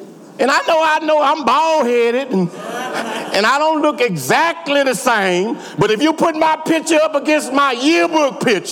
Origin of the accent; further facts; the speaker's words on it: Houston, Texas, United States; I grew up in Houston.